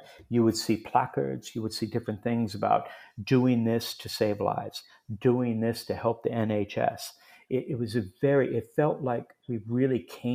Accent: United States; now in United Kingdom; I am American through and through, even though I live here, right?

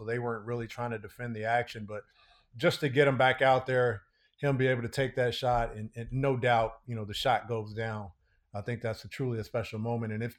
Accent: California, United States; You know my history and being at Santa Clara and just kind of growing up in the Bay Area.

